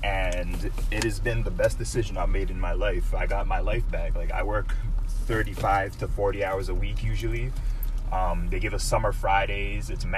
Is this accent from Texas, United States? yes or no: no; Jersey City, New Jersey, United States; I'm from Jersey City, New Jersey.